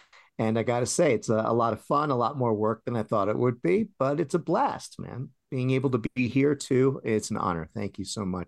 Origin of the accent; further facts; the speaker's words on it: New York, United States; Well, I'm from New York. So yeah, originally.